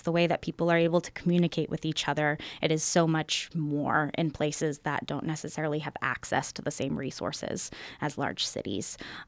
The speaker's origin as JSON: {"language": "English", "region": "California", "country": "United States", "lives_now": "Alaska, United States", "said": "I'm a reporter from Northern California. I'm from a town of about 700 people, but I've been living kind of all over the country and Latin America for the last 10 years. And now I just moved to Alaska."}